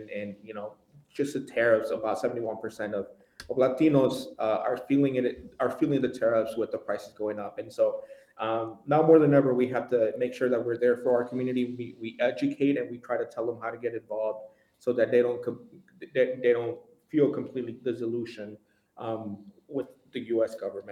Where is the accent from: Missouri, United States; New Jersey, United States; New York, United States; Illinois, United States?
Illinois, United States; Aurora; moved away as an adult; so I grew up in Aurora, Illinois, the second largest city of Illinois. I moved out to Wisconsin 5 years ago